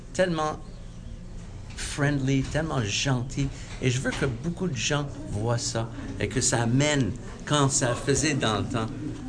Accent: Montreal, Quebec, Canada; je suis un Montréalais, passionné un Québécois, passionné un Canadien.

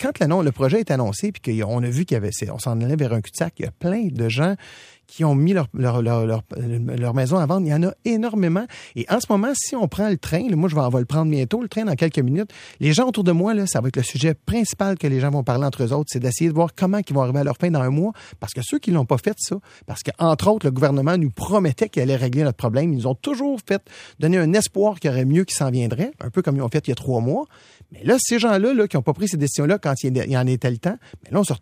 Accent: Deux-Montagnes, Quebec, Canada; parce que je suis de Deux-Montagnes

